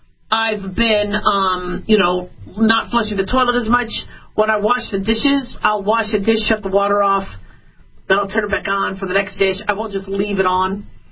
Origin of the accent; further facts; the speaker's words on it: Phoenix, Arizona, United States; also born or lived in Los Angeles / Las Vegas; I was born in L.A., but I grew up in Phoenix and Vegas and moved multiple times throughout the area